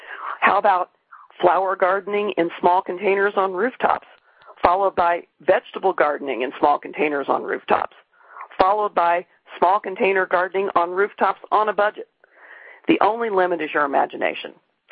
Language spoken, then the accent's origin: English; Indiana, United States; a museum in my home state of Indiana